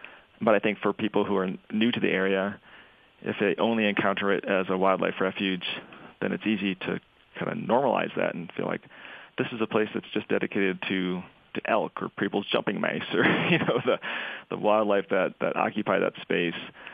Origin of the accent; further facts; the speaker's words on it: Boulder, Colorado, United States; I mean, I grew up in Boulder with the protests going on